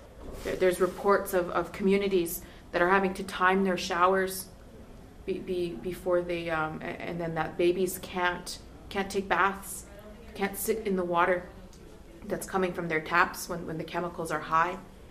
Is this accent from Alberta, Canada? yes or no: yes; Alberta, Canada; I come from the Beaver Lake Cree Nation, which is Treaty 6 territory, northeast Alberta, about 2.5 hours northeast of Edmonton.